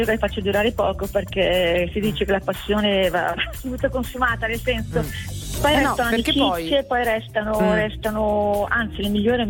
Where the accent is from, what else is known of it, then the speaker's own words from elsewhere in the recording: Mariano Comense, Lombardy, Italy; Allora, sono di Mariano Comense e vi seguo stamattina perché stavo stirando